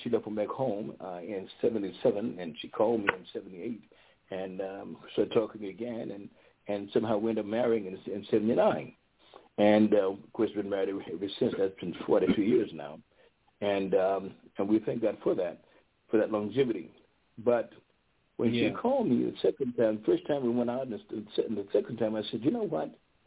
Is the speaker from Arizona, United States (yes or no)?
no; Paris, Texas, United States; Being raised the way I was raised in Paris, Texas, with the mother that left us in 1969